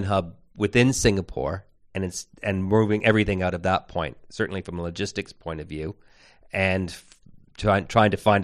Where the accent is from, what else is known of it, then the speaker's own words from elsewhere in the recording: Canada; I'm Canadian, but we love rules.